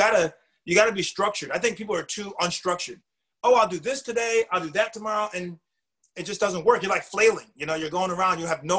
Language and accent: English; New England, United States; I'm a New Englander. You know, I'm from New England.